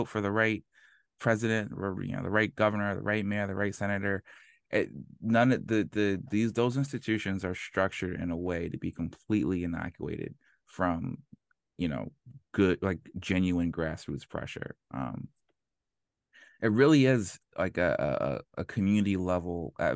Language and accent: English; Philadelphia, Pennsylvania, United States; Okay, yeah, I can do the quick Cliff Notes version. I'm from Philadelphia.